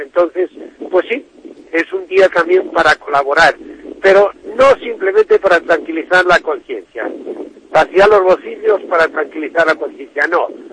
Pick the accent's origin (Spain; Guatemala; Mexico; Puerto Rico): Spain; Castile and León; Y soy misionero de León. Y entonces me siento tan diocesano como si estuviera aquí en Viñesa de las Matas o en Gorraliza. ¿Por qué? Porque soy de esta tierra. Y aquí fue donde primeramente, pues, viví esa misericordia de Dios desde mi infancia.